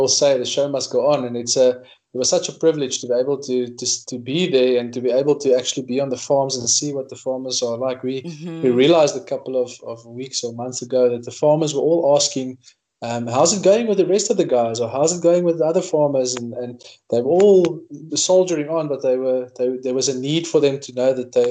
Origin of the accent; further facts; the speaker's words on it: Northern Cape, South Africa; I grew up in the Northern Cape, and everybody around us were always in agriculture.